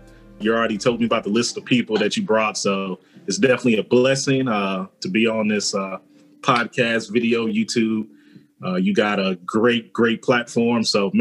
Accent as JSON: {"language": "English", "region": "the South", "country": "United States", "said": "I'm from the South. I'm now out here in the Southwest, what a coincidence, out here in Arizona."}